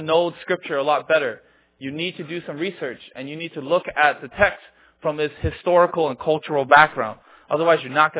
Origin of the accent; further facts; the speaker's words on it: United States; Now, I'm American, so for now I'm American.